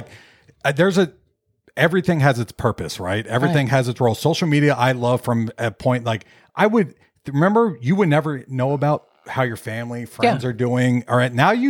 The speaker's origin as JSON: {"language": "English", "region": "Florida", "country": "United States", "tie": "born or raised there", "said": "growing up in Florida, a lot of the trails and stuff, you would go on bird watching"}